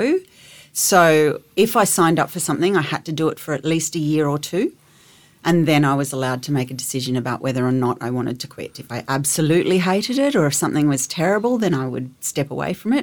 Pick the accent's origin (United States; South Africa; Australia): Australia; Maryborough, Queensland; I lived in Maryborough. I grew up in Maryborough in Queensland, and there wasn't a whole lot of professional work in Maryborough